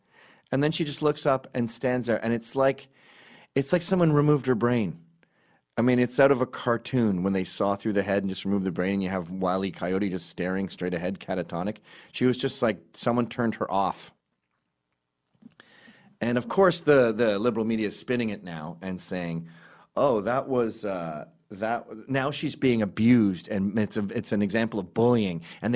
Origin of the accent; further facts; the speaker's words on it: Quebec, Canada; I come from Quebec.